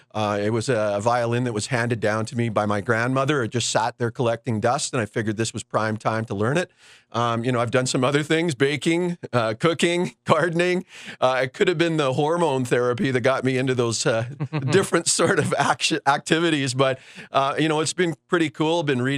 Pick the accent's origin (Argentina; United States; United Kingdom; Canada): Canada; Winnipeg, Manitoba; I grew up in Winnipeg.